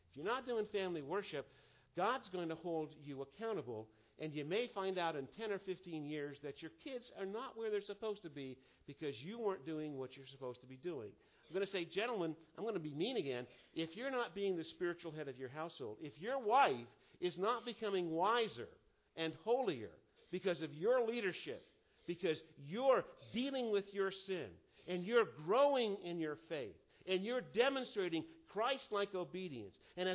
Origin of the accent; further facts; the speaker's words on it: Maine, United States; I'm from Maine. Mainers are not nice people. They're kind of gruff. They're like the granite of the soil there in Maine, right?